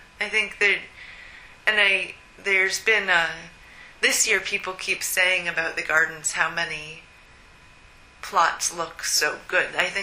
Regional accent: Maine, United States; I'm from Maine originally, so I miss I miss New England.

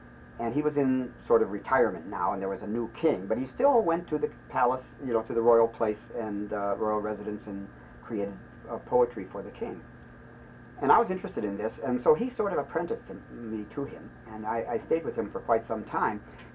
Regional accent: United States; I was from the United States. I can't be all that bad. I was from Muhammad Ali's land.

